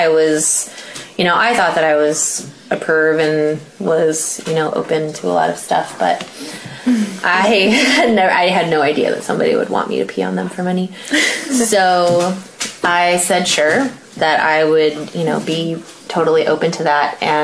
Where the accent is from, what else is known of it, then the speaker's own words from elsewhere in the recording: Midwest, United States; moved away as an adult; So I'm originally from the Midwest, and I moved to the Bay Area when I was 19.